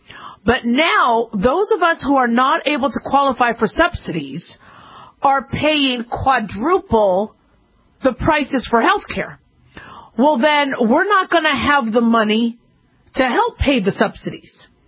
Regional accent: California, United States; Now, I'm from California, and I'm in love with the state.

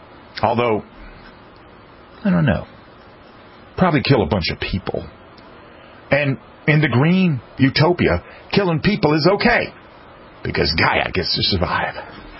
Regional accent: South Carolina, United States; Here in my home state of South Carolina, I see some occasionally.

